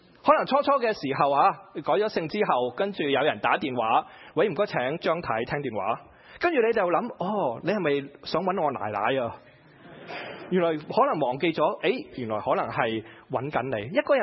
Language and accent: Cantonese; Hong Kong; 我喺香港出世，我係一個中國人，但係我喺英國殖民地俾英國湊大嘅。我慶祝，我要慶祝兩個地方嘅假期，英女王壽辰、國父孫中山，我都係會慶祝放假。我母語係講廣東話。